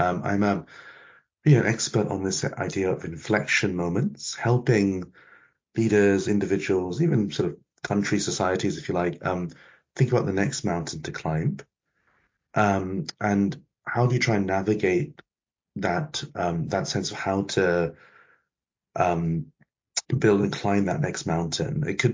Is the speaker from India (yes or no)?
yes; India; I'm Indian, and so this idea of karma is what is a strong idea.